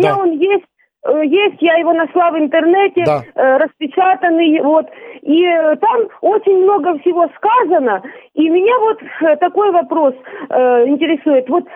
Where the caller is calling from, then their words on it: Luhansk Oblast, Ukraine; Я из Луганской области, постоянно вас слушаю.